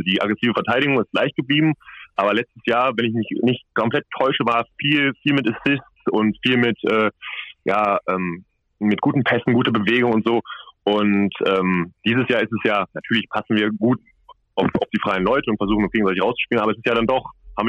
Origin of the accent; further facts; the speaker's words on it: Cologne, North Rhine-Westphalia, Germany; Also ich komme ja aus Köln und so eine Reha im familiären Umfeld ist natürlich irgendwie angenehmer.